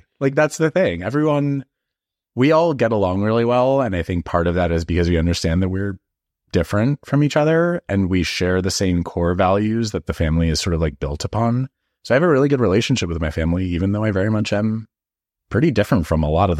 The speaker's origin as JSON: {"language": "English", "town": "Collegeville", "region": "Pennsylvania", "country": "United States", "tie": "born or raised there", "said": "So I grew up in Collegeville, Pennsylvania, which is a pretty small town. It's a suburb of Philadelphia."}